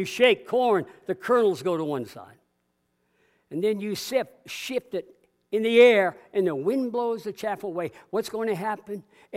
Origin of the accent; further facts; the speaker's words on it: Vermont, United States; born there; Oh my, I was born in Vermont.